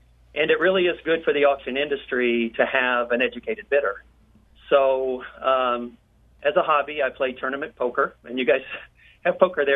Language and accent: English; Texas, United States; accent: Texas; that's not my Texas accent getting in the way.